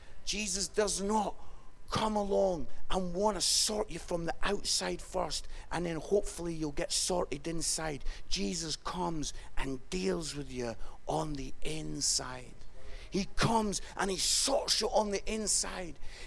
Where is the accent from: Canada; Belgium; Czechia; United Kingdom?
United Kingdom; Edinburgh, Scotland; I'm from Edinburgh, so maybe I love castles